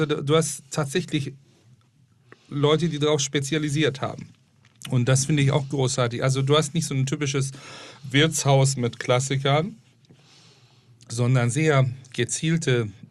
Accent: Turkey; German is a second language; sehr in Verbindung mit dem Meer aufgewachsen. Ja. Auch mein Vater hatte Schiffe und. Ich habe sehr viel Zeit in der Ägäischen Küste verbracht. Mit meinem Großeltern, meine Eltern in Istanbul gearbeitet haben.

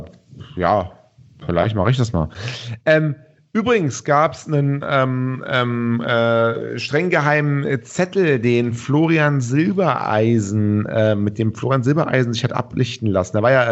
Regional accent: Cologne, North Rhine-Westphalia, Germany; hier als Kölner

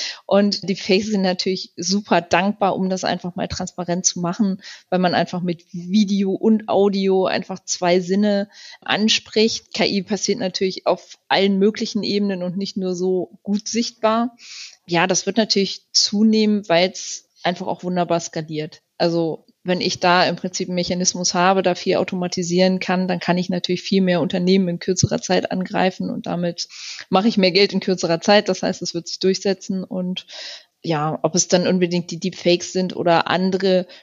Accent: Burgdorf, Lower Saxony, Germany; Also ich habe tatsächlich als Schülerin schon sämtliche Informatikbücher der Stadtbibliothek Burgdorf, meiner Heimatstadt, gelesen.

